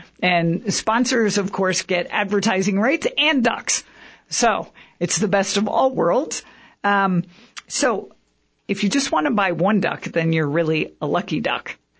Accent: Chicago, Illinois, United States; early 1900s in Chicago, of all places, okay. Which is originally my hometown.

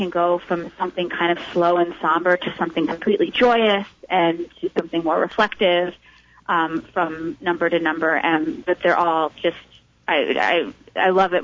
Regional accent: Washington, District of Columbia, United States; I grew up in Washington, D.C.

